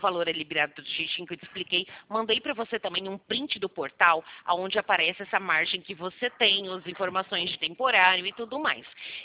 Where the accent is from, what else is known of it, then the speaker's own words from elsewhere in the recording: Americana, São Paulo, Brazil; eu sou de Americana, do lado de Campinas.